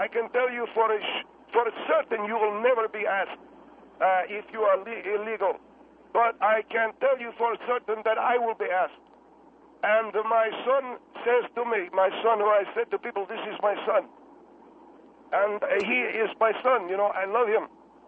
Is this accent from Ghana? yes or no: no; Egypt; now in United States; Just because I come from Egypt is not to make me a terrorist.